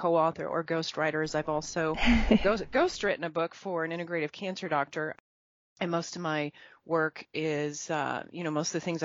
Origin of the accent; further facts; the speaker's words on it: Colorado, United States; now in Dallas, United States; I live in the Dallas area. I'm actually from Colorado, though.